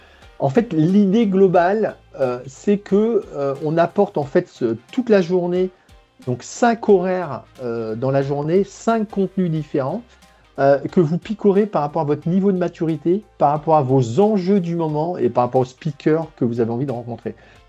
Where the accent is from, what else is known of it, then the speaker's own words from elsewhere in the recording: Brittany, France; puisqu'on est breton, on est dans le Grand Ouest.